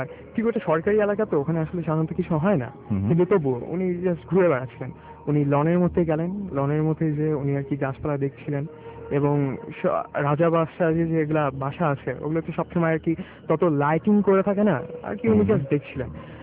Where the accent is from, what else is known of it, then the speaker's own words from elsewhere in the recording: Natore, Rajshahi Division, Bangladesh; now in Dhaka, Bangladesh; আমি ঢাকার Saint Joseph কলেজে পড়ি আমি ঢাকায় থাকি এবং আমি নাটোরের একজন ছেলে